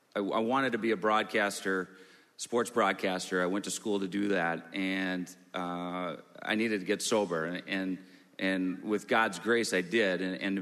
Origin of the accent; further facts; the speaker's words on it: Minnesota, United States; it was really special to me growing up in Minnesota.